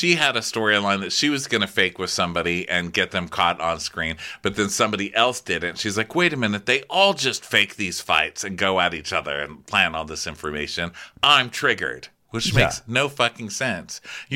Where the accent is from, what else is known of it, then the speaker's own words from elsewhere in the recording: Salt Lake City, Utah, United States; I'm from Salt Lake City, okay? I know people here.